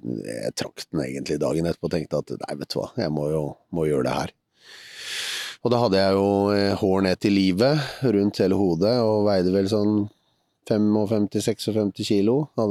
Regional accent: Oslo, Norway; når jeg vokste opp på Romsås

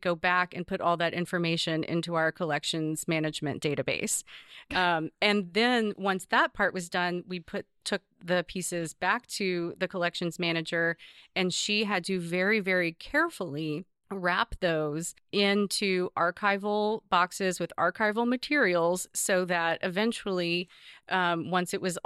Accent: Tennessee, United States; I grew up in the South, grew up visiting Bellmead and the Hermitage on field trips as a kid, knew about slavery.

